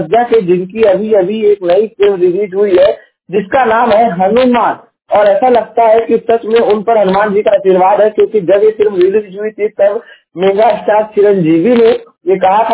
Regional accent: Jaunpur, Uttar Pradesh, India; और मैं उत्तर प्रदेश के जौनपुर जिले का निवासी हूँ

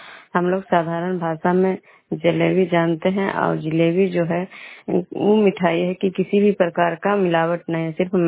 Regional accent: Bishnupur, Bihar, India; मैं बिष्णुपुर ग्राम खदरा पंचायत नालंदा जिला नरनौसा प्रखंड के निवासी हूँ।

